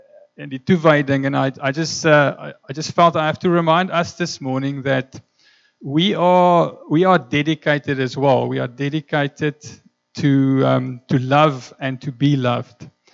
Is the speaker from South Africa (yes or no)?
yes; Free State, South Africa; first language Afrikaans; English is a second language; I grew up in the Free State and I learned my English from the A-team and MacGyver on Friday evening.